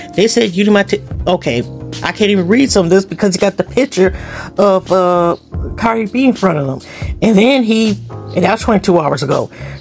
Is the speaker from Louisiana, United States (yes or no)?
no; Harlem, New York, United States; Okay, I'm really from Harlem.